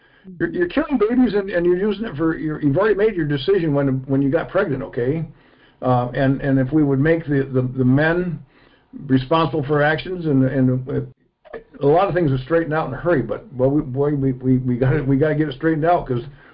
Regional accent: Michigan, United States; I'm from Michigan, and the Article 1, Section 1, the very first part of the Constitution says, all political power resides in the people.

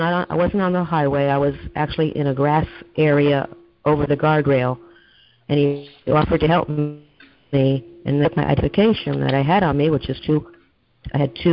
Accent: Connecticut, United States; I'm from Connecticut.

